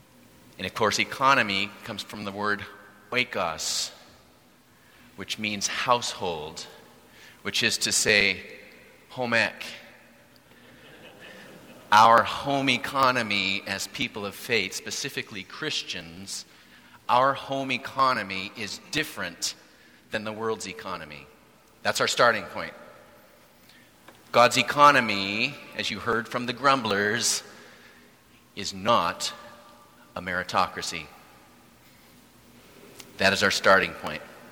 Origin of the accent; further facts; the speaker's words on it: Yakima, Washington, United States; I'm from the West. I used to sing that song as like a four-year-old at a little pizza shop called Shakey's in downtown Yakima, Washington.